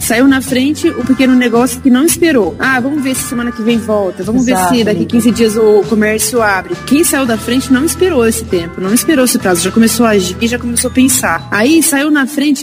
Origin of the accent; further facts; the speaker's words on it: Ribeirão Preto, São Paulo, Brazil; nós somos de Ribeirão Preto, nós não conhecemos ninguém, nada em Bauru